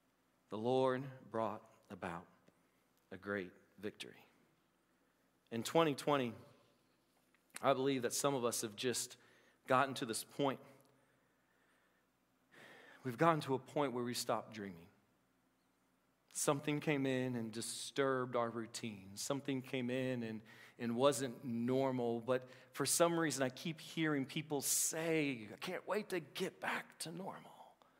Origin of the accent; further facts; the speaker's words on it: Appalachia, United States; I'm Appalachian. We still say lentils sometime, okay?